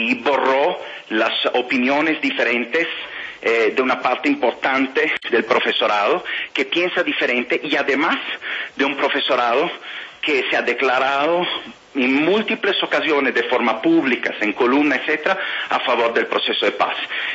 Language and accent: Spanish; Italy; Sí, soy italiano, como europeo me gusta